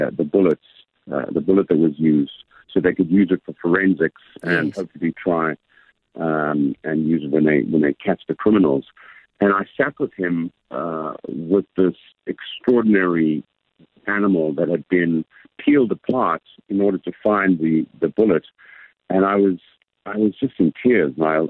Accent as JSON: {"language": "English", "country": "South Africa", "tie": "born or raised there", "said": "I was at school with him when he used to play rugby growing up in South Africa."}